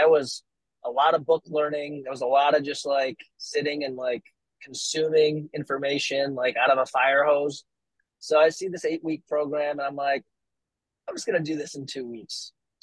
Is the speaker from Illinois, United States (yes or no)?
yes; Chicago, Illinois, United States; now in Florida, United States; Illinois, because I'm from Chicago and I have a lot of contacts there.